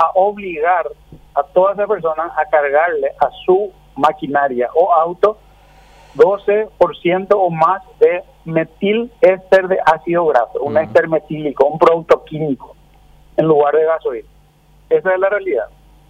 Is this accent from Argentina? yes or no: no; Paraguay; Yo como paraguayo